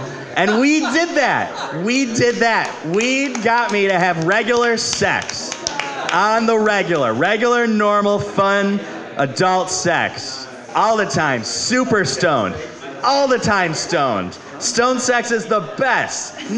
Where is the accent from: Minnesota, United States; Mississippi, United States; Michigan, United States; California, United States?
Michigan, United States; Detroit; I'm originally from Detroit.